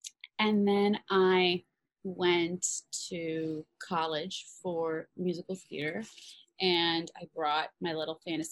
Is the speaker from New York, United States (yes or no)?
yes; New York City, New York, United States; And I'm from New York City originally, so I wanted to go to a place where I wouldn't have to pay for room and board and I could be close to home.